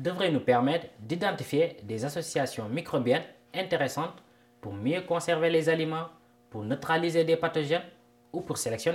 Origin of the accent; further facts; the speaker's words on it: Senegal; Je viens du Sénégal, un pays en Afrique de l'Ouest